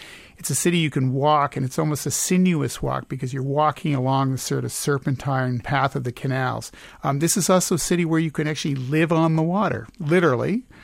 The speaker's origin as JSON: {"language": "English", "town": "Montreal", "region": "Quebec", "country": "Canada", "tie": "born or raised there", "said": "And the other one is my hometown of Montreal, which is a little closer in terms of visiting."}